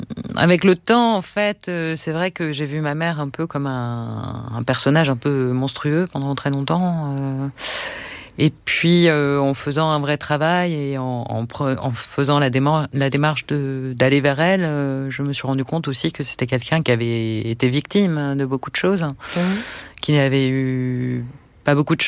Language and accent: French; Saint-Ouen, Île-de-France, France; born there; Moi, je suis née à Saint-Ouen, au 31 rue Villabiron, près du marché des puces. Hein. Et en 82, le 6 décembre, à 7 heures du matin.